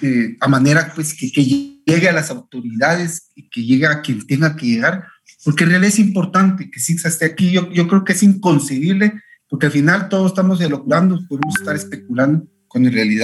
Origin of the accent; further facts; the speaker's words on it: Guatemala; Pero como guatemalteco, les digo, como alguien que es usuario del sistema de salud